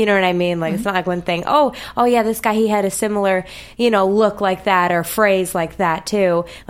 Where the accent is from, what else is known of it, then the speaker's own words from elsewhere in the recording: Chicago, Illinois, United States; I'm from Chicago.